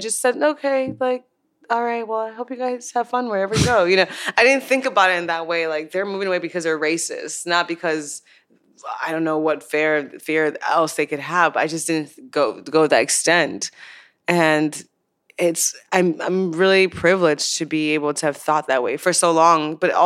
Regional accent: Chicago, Illinois, United States; moved away as an adult; also born or lived in Nigeria; now in Los Angeles, United States; I was born in Nigeria, but I moved to Chicago.

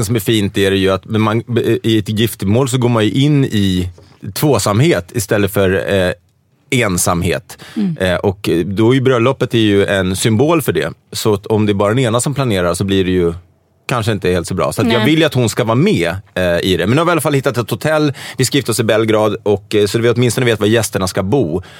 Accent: Sweden; jag är från Sverige

